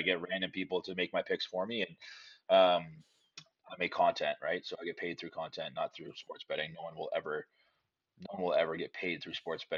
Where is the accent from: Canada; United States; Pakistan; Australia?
Canada; Yarmouth, Nova Scotia; Yeah, so I started this journey in Nova Scotia. Day one was in Yarmouth, my hometown, and then this day two was Halifax and so on and so forth.